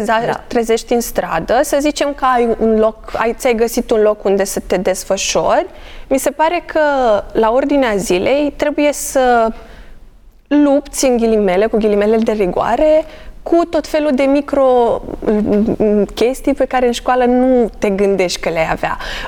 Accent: Moldova; Dar când eram mică, eu sunt din Republica Moldova.

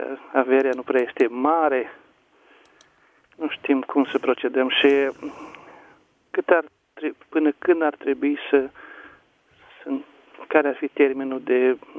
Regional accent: Suceava, Suceava County, Romania; sunt din Suceava.

